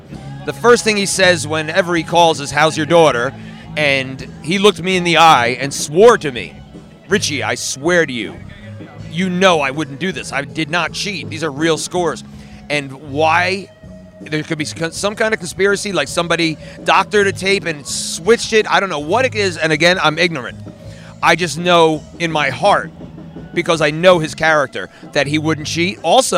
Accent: New Jersey, United States; I'm from New Jersey, and this is my daughter's first time in California.

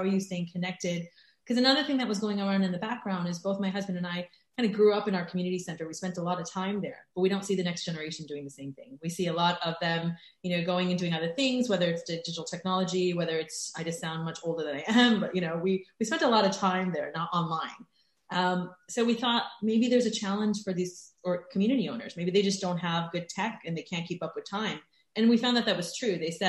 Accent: United States; I am American, if you can't tell.

